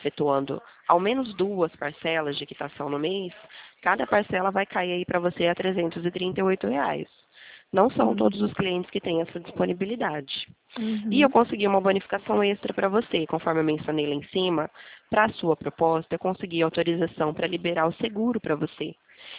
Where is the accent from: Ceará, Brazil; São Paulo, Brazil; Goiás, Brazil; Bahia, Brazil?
São Paulo, Brazil; Presidente Prudente; Eu sou de Presidente Prudente.